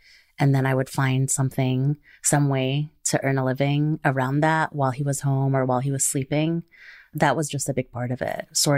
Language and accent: English; Kuwait; moved away; I grew up in a country that was very conservative in terms of women's bodies. I grew up in Kuwait